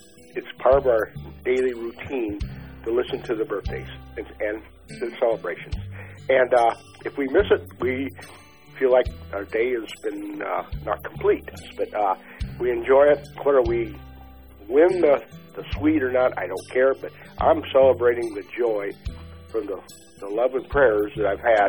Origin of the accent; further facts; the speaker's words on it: Arcadia, United States